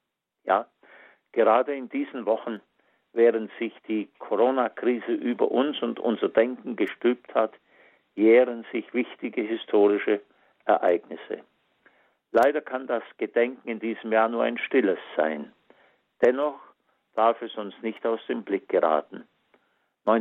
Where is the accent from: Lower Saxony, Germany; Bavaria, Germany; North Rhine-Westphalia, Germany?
Bavaria, Germany; in meiner Heimatstadt im Unterallgäu